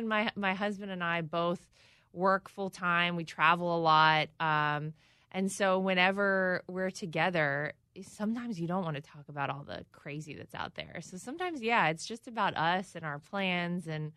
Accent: North Carolina, United States; We were in my home state of North Carolina.

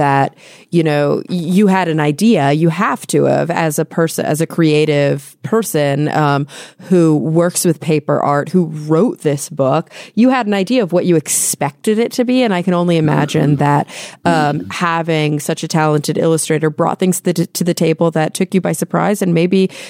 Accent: the South, United States; We call them roly-polies growing up in the South.

